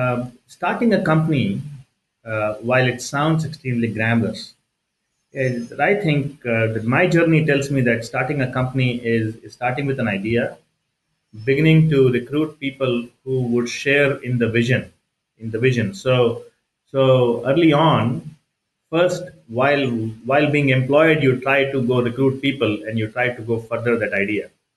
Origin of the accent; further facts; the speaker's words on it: Bangalore, Karnataka, India; I'm originally from India. My parents, my dad was in the Indian Air Force. So we used to move around various cities. So I would say cosmopolitan India. I've been in Bangalore.